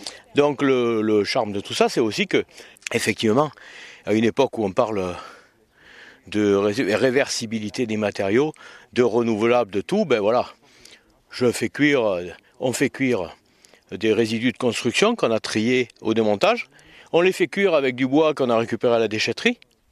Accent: Orange, Provence-Alpes-Côte d'Azur, France; now in Forcalquier, France; Moi je suis originaire d'Orange, mais j'ai vécu ces 20 dernières années à Fort-Calquier.

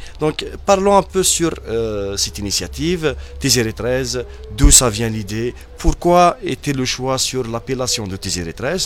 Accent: Algeria; malheureusement ici chez nous en Algérie, on souffre ce genre d'espace

